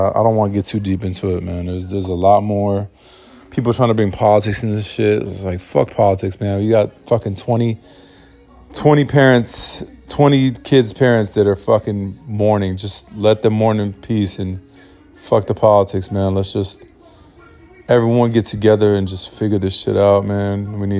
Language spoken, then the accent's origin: English; San Diego, California, United States; I used to like not want to know people I'm from, but fuck it. I'm from San Diego.